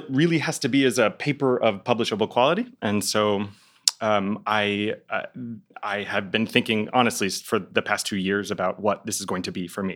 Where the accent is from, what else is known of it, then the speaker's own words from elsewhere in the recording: Dallas, Texas, United States; I'm from Dallas, Texas.